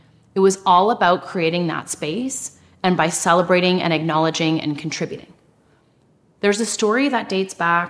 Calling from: Yukon, Canada; I am from the Dachloedi Killer Whale Clan. … it's so important to acknowledge Kleg, our grandparents. I'm joining you from the traditional territory of the Kwanlen Dun and Ta'an First Nations in the Yukon Territory.

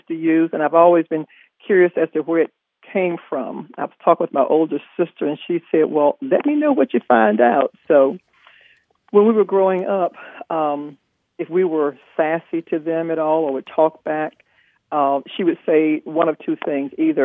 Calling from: Wilmington, North Carolina, United States; I'm calling from Wilmington, North Carolina.

